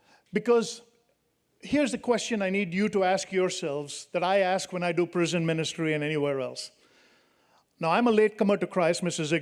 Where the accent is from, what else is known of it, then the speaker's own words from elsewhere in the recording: India; I'm from India, so my accent is different